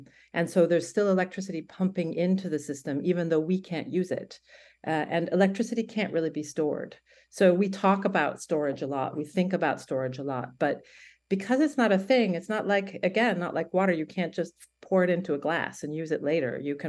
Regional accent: Oregon, United States; so I'm originally from Oregon, and that's where I am right now, in coastal Oregon

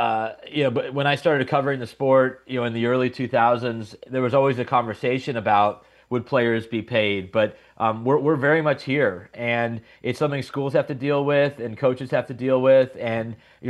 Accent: California, United States; University of California, Cal, where I grew up in California

